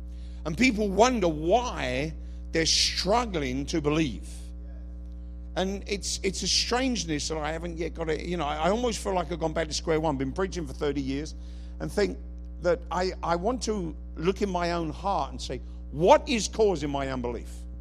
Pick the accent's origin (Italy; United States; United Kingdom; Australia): United Kingdom; England; Somebody help me, I'm English.